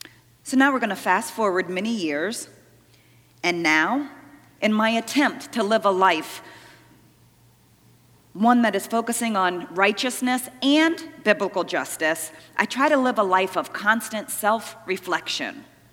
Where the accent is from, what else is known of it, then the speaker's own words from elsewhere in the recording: Dover, Delaware, United States; In my hometown of Dover, Delaware, there was a man who would walk in front of the local mall